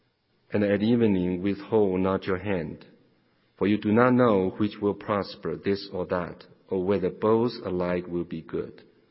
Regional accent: Taiwan; English is a second language; now in United States; I'm from Taiwan, but anyway.

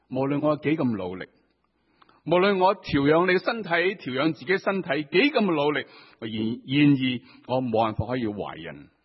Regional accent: China; 其实我谂我哋头先都讲到，就系对我哋中国人嚟讲

